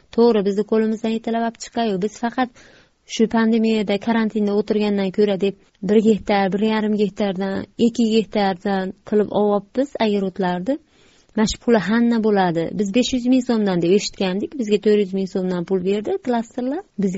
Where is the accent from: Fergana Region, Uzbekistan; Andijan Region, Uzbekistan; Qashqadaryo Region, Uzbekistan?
Andijan Region, Uzbekistan; Izboskan; Men Andijon viloyati Izboskanlikman, Paytaxt shahridanman.